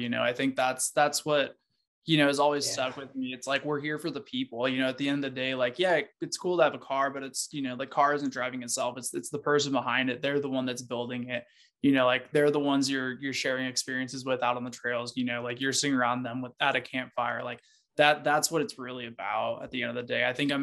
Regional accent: Salem, Oregon, United States; now in Prescott, United States; I live in Prescott currently. I'm originally from Oregon. Grew up in Salem, Oregon. And I think, you know, about a year ago, I moved to Prescott.

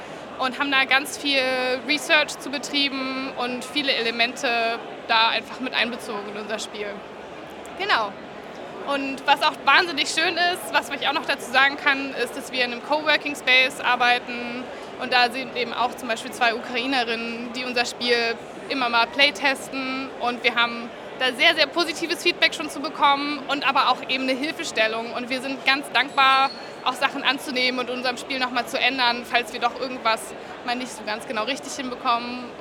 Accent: Berlin, Germany; Ja, also wir sind ja aus Berlin

